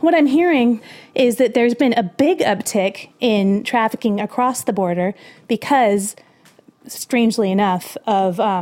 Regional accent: San Diego, California, United States; I grew up in San Diego, so I remember a lot of people.

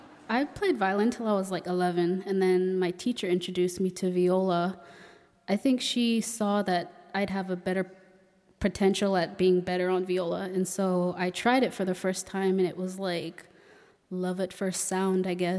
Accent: Gallup, New Mexico, United States; born there; Yeah, I was born in Gallup, New Mexico.

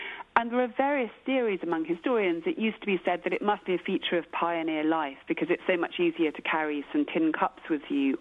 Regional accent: United Kingdom; I'm a British person, so I would say this

